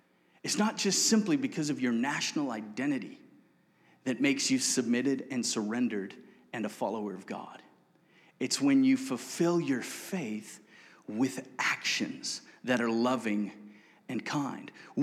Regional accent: United States; look, you know, I'm an American, right?

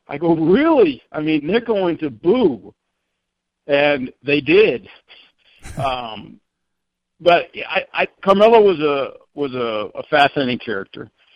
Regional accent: Denver, Colorado, United States; I grew up in South Denver. I grew up a long walk from, from Pepsi Center.

